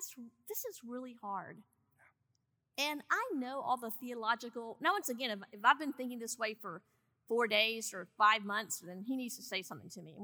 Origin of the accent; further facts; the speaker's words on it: Georgia, United States; I'm from Georgia, and there's this phrase called, I'm just going to go take to the bed.